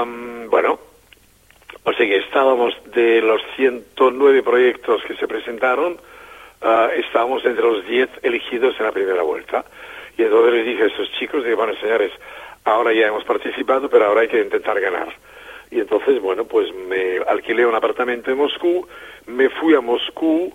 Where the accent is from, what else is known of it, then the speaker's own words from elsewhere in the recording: Spain; Y yo no soy francés, soy arquitecto francés, pero soy español.